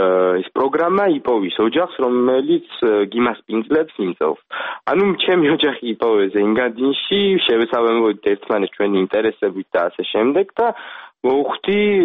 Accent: Kakheti, Georgia; now in France; მე წარმოშობით კახელი ვარ

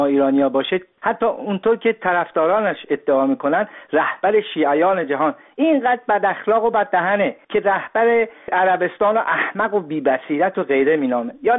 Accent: Iran; من به عنوان یک ایرانی احساس شرمندگی میکنم

